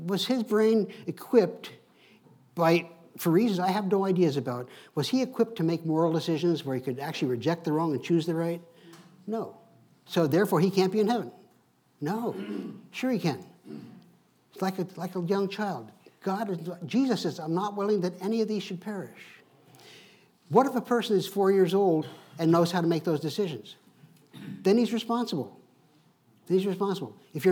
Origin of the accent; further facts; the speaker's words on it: United States; You know, I grew up with Jewish people. I grew up outside New York City.